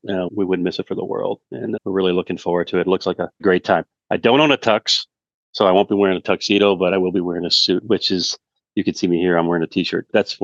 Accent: Detroit, Michigan, United States; I grew up in Detroit. I'm a big fan of Detroit, Michigan

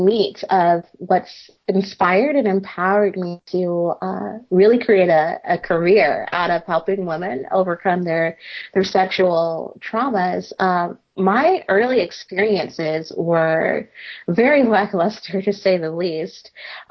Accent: Midwest, United States; I grew up in a household. I grew up in the Midwest

